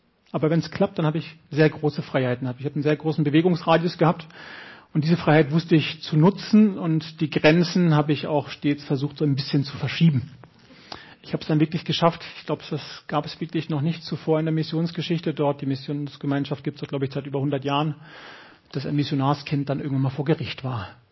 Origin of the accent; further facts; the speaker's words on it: Germany; born there; Ich bin in Deutschland geboren.